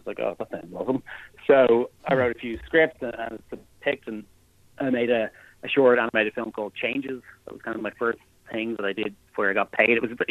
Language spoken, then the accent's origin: English; Dublin, Leinster, Ireland; I grew up in Dublin, and I studied graphic design.